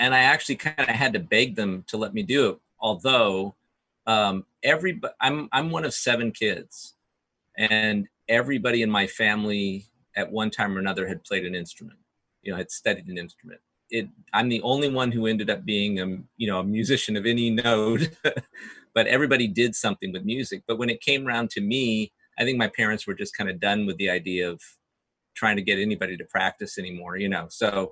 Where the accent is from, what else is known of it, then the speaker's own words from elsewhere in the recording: Burbank, California, United States; also born or lived in Los Angeles; I'm a Southern California boy all the way. I mean, I was born and raised here. I was born in the California Hospital in downtown Los Angeles, but my parents lived in Burbank. So I went to Burbank schools all my life.